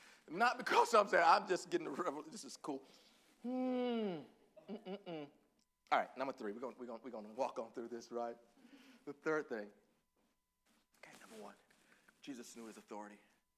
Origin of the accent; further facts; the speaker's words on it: Texas, United States; I'm from Northeast Texas, Piney Woods, USA. Baby, I was raised on collard greens and pinto